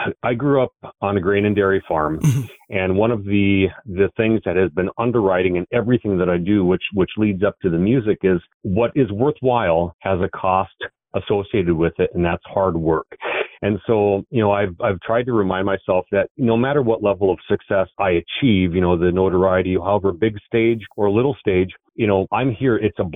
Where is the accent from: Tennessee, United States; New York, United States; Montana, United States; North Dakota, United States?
North Dakota, United States; And to get to call North Dakota home, it's a thrill to go out and say I'm from North Dakota.